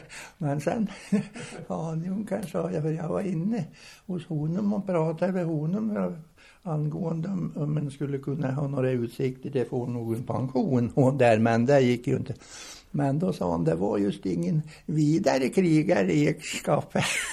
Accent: Ånhammar, Södermanland, Sweden; Sen var det här min hemtrakt här i Ånhammen

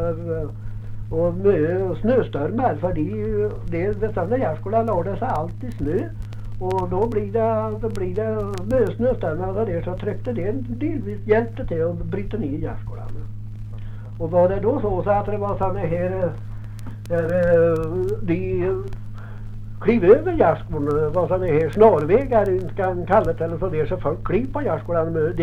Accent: Sjöåsen, Sweden; Jag är från Sjöåsen.

